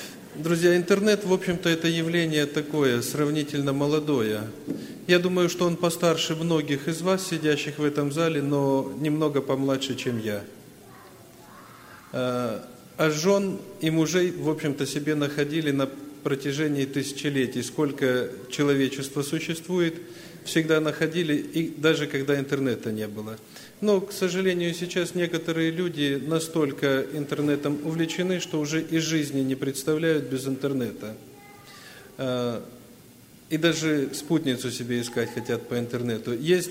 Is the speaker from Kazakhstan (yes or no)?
yes; Kazakhstan; и я, и Семен Петрович, мы из Казахстана.